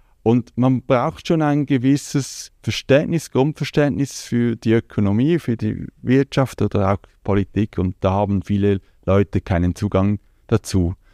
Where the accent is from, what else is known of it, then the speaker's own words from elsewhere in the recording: Switzerland; Aber ich bin ein stolzer Schweizer und bin glücklich, hier geboren zu sein.